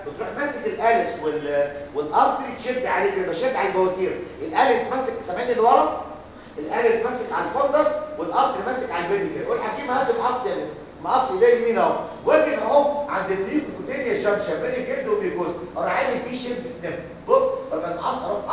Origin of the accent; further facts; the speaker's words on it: Egypt; البنات اللي شاطرة تخصص جراحة عندنا في مصر قلة في الجراحات الستات